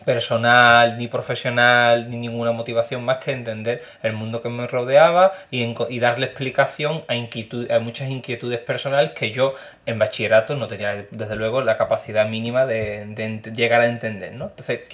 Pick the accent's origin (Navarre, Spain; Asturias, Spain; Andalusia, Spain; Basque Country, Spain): Andalusia, Spain; San Fernando; la hice cerca de mi ciudad de origen, San Fernando, en Jerez, en la facultad de Cádiz